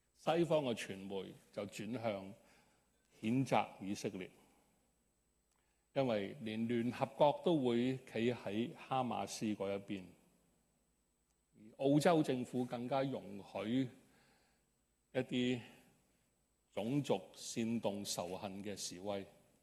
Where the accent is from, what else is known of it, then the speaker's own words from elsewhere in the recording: China; 我們中國人